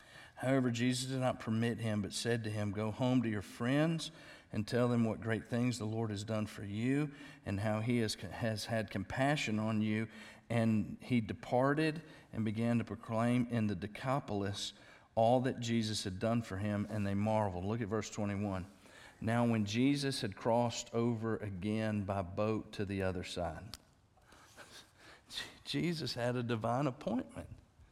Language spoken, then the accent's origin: English; Louisiana, United States; And he said, where are you from? I said, Louisiana. New Orleans, everybody asked, are you from New Orleans? I know, nowhere near New Orleans.